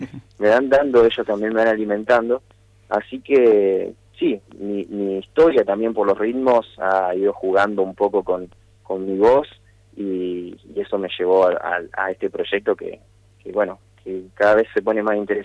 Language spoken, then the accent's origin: Spanish; Santa Fe, Argentina; somos muchísimos músicos santafesinos